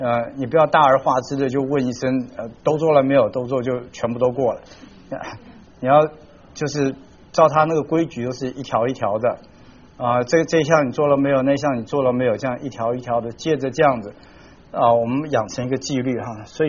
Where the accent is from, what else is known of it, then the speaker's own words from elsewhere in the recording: Taiwan; 就像我从台湾来，那台湾来的男的要当兵了